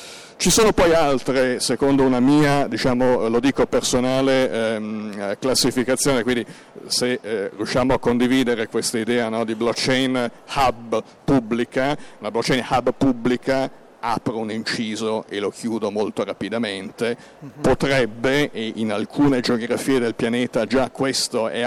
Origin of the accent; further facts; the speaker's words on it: Milan, Lombardy, Italy; mi scuso, io sono milanese, quindi la pronuncerò ovviamente in modo milanese